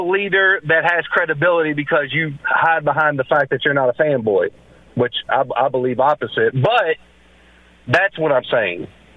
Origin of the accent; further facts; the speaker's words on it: Shepherdsville, Kentucky, United States; from Shepherdsville